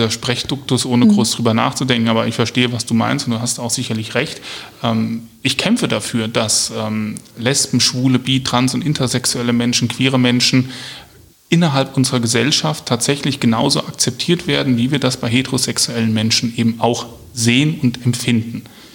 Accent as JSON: {"language": "German", "town": "Marburg", "region": "Hesse", "country": "Germany", "tie": "born or raised there", "moved": "as an adult", "lives_now": "Wiesbaden, Germany", "said": "Ich bin 2009 hierher gezogen und komme ursprünglich aus Mittelhessen, aus Marburg. Dort bin ich groß geworden, habe meine Kindheit, meine Jugend, meine Berufsanfänge verbracht. Und bin dann, wie gesagt, in 2009 hier nach Wiesbaden gezogen."}